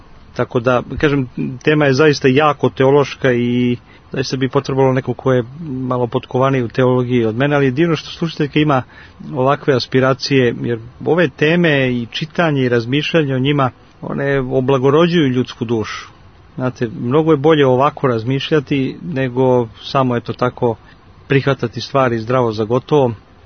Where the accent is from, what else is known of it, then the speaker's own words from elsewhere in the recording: Cetinje, Montenegro; ili kao što kod nas na Cetinju zovu velike praznike strašni svetac.